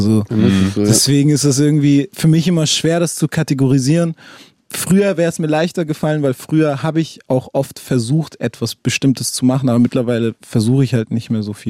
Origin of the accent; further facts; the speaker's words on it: Hamburg, Germany; ich bin in Hamburg schon einem Viertel groß geworden, was jetzt nicht das Geilste ist. Vielleicht nennen es auch manche einen sozialen Brennpunkt